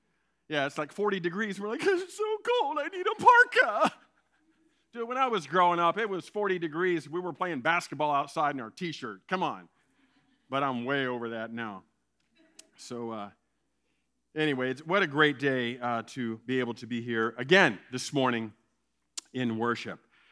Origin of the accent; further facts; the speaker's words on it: Ohio, United States; I grew up in Ohio, went to school and graduate school in Chicago